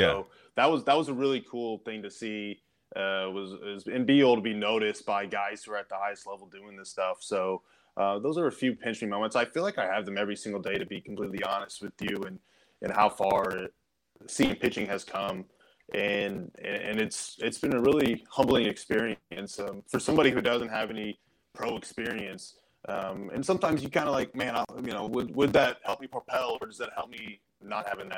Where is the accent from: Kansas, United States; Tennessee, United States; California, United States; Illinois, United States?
Kansas, United States; Kansas City; Yeah, so originally from Kansas City area, I grew up on the Kansas side.